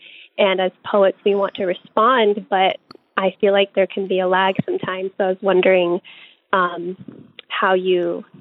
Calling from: Manassas, Virginia, United States; I'm calling from Manassas, Virginia

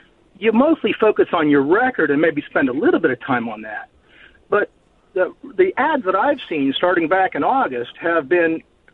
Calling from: Leesburg, Virginia, United States; How you doing, Mark? I'm from Leesburg. How are you?

